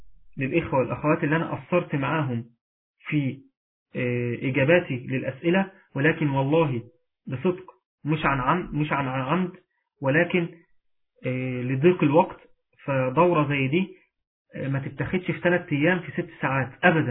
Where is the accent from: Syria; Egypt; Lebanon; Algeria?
Egypt; وليكن زي ما عندنا في مصر حاجة اسمها كلية التجارة